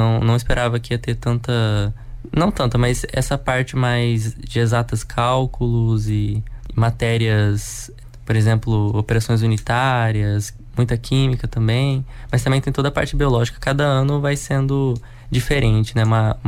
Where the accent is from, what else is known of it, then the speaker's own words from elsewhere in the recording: Biporã, Paraná, Brazil; also born or lived in Londrina; Sim, eu nasci em Londrina, mas eu sempre morei em Biporã.